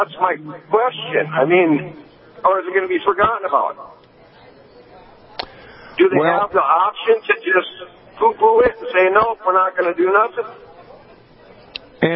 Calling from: Minnesota, United States; It's called Strangquist. It's in northwest Minnesota.

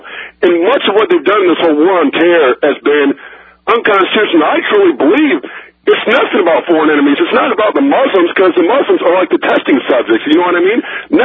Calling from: Indianapolis, Indiana, United States; Indianapolis.

